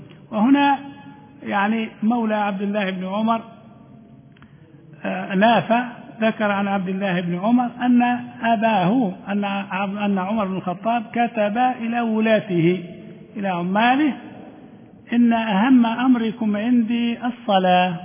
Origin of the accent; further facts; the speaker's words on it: Libya; ما كانت هذه عندنا في ليبيا